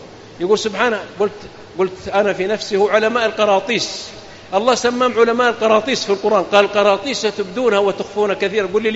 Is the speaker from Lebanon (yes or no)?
no; Saudi Arabia; اعتزل الوزارة عندنا في السعودية من 50 سنة